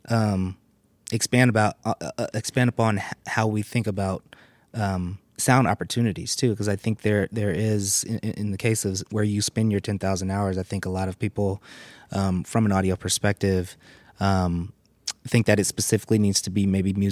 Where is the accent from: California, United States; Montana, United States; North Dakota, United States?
California, United States; Oakland; Well, I grew up in Oakland, California.